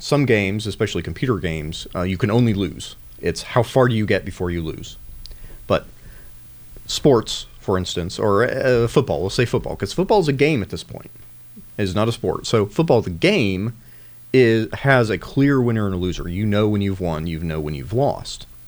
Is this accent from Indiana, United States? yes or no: yes; Goshen, Indiana, United States; I'm from Goshen, Indiana.